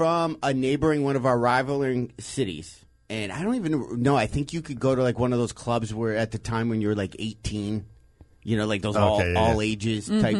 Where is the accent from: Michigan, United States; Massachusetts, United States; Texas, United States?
Michigan, United States; Detroit; I'm not kidding you. I grew up in Detroit.